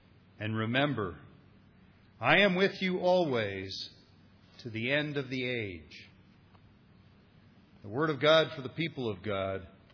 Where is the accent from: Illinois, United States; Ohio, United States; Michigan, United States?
Ohio, United States; When I was a little guy growing up in Ohio, my mom taught me how to pray.